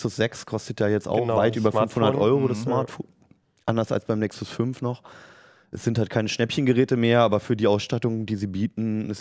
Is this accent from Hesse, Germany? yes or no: no; Berlin, Germany; ich bin in Berlin aufgewachsen